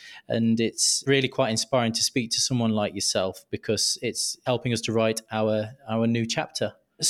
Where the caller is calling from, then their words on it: Seri Kembangan, Selangor, Malaysia; Sunny Seri Kembangan on the outskirts of Kuala Lumpur.